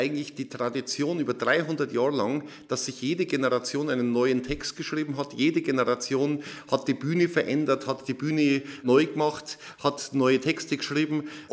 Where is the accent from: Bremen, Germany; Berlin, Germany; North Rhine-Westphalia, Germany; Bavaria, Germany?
Bavaria, Germany; Oberammergau; Erst einmal bin ich ja in Oberammergau aufgewachsen